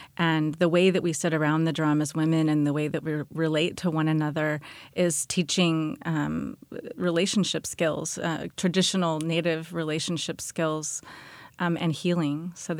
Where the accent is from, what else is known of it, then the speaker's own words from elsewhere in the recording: California, United States; We came from North Carolina and Oklahoma. My dad was actually from Texas, lived in California since I was 4.